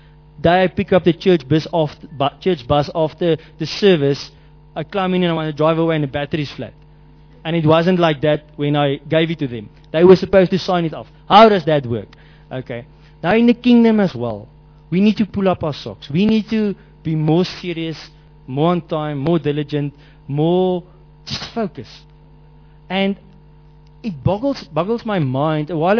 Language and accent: English; South Africa; now in Namibia; I grew up in South Africa